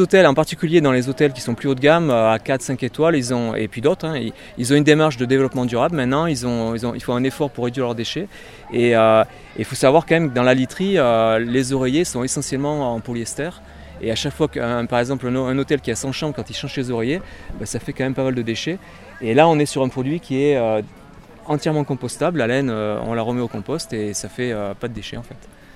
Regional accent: Auvergne-Rhône-Alpes, France; also born or lived in Serbia; Et moi, je suis originaire de l'Ardèche, donc j'ai passé mon enfance ici, donc je suis revenu un peu aux sources pour m'installer.

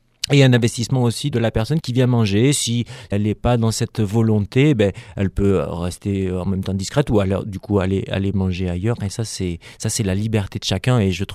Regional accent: Die, Auvergne-Rhône-Alpes, France; born there; je suis né à Die et je suis passé par

